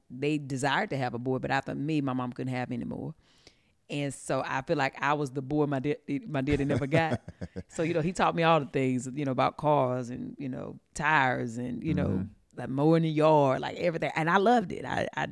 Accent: Stoneville, United States; You know, I grew up in the country. I'm from a small town. I say Eden, but I grew up in Stoneville outside of the city line, right?

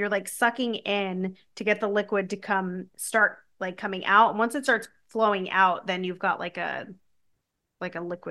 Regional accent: New Jersey, United States; which I had never realized as a kid, like growing up in New Jersey, thank goodness.

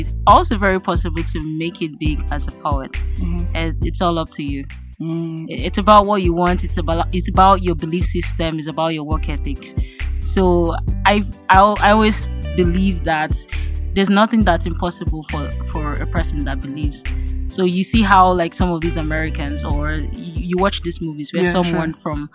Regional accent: Nigeria; like wherever I go to, like that's the first thing I identify myself is … And then you have to know that I'm from Nigeria.

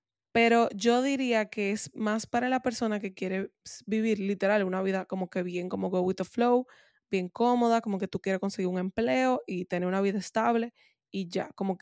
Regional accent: Santiago, Dominican Republic; Entonces, como yo soy de Santiago, normal.

